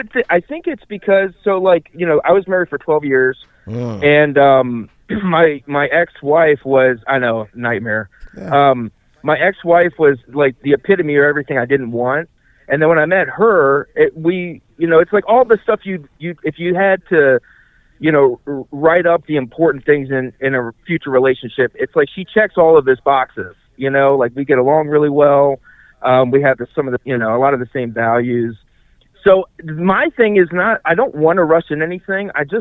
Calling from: Indiana, United States; I'm calling from Indiana.

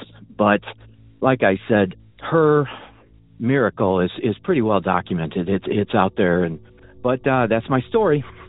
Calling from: Illinois, United States; Hi, Derek. … I'm calling from Illinois.

